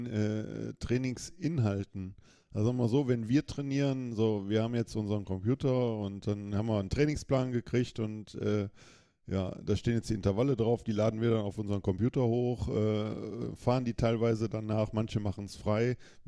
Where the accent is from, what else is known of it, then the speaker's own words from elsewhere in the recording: Düsseldorf, North Rhine-Westphalia, Germany; born there; ich komme gebürtig aus Düsseldorf